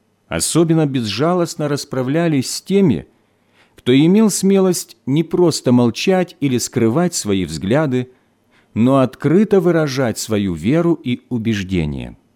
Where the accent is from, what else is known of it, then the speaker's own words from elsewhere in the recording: Kyiv, Ukraine; Родился я и вырос в Киеве, в семье военнослужащего.